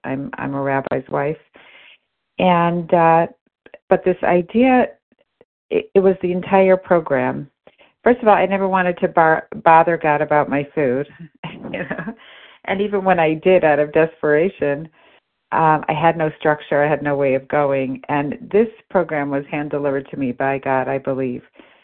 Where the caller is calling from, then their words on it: Detroit, Michigan, United States; I'm from Detroit.